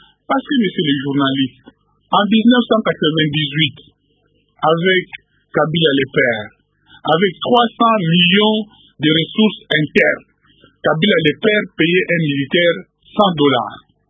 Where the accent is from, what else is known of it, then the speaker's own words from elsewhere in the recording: Kikwit, Kwilu, DR Congo; moi je suis de Kikwit